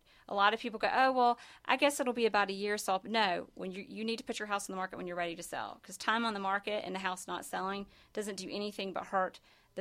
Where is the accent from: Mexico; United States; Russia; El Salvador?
United States; Georgia; also born or lived in Las Vegas; I grew up riding horses in South Georgia, lived in Las Vegas, trained horses in Las Vegas.